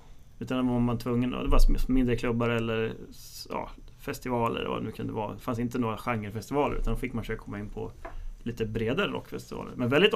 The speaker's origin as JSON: {"language": "Swedish", "town": "Örebro", "region": "Örebro County", "country": "Sweden", "said": "Alltså som örebroare"}